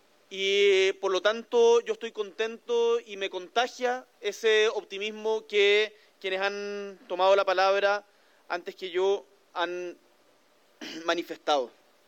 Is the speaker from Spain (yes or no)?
no; Punta Arenas, Magallanes, Chile; yo soy del sur, de Punta Arenas, de la región de Magallanes